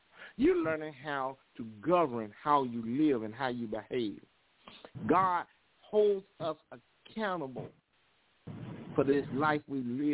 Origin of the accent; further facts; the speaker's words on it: Florida, United States; Y'all know I'm from Florida.